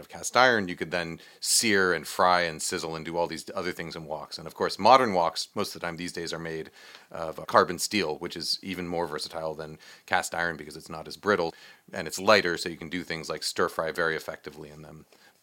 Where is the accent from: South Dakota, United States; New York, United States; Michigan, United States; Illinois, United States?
New York, United States; so like for me, I grew up in New York, and we grew up eating Cantonese and Hong Kong-inspired Chinese-American food in Chinatown, right?